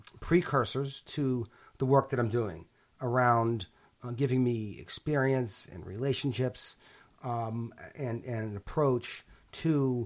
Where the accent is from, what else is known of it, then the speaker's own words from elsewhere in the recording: Pittsburgh, Pennsylvania, United States; So I grew up in Pittsburgh. And my grandfather had a stroke at 50, and we lived close to him.